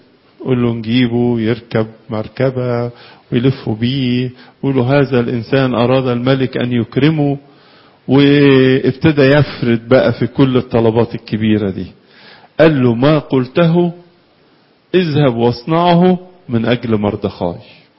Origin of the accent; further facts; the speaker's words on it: Egypt; وكانت عندنا في مصر عادة الطار صقر